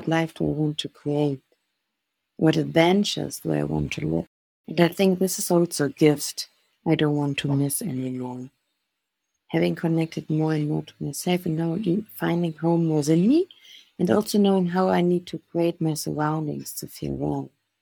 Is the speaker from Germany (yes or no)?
yes; Germany; English is a second language; now in Colombia; I'm from Germany.